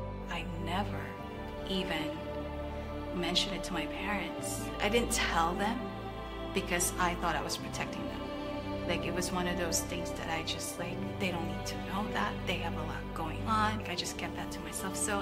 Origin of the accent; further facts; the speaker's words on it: Philippines; Even though growing up in the Philippines, English is our it's our main language. Like, learned English since I was, I guess, born.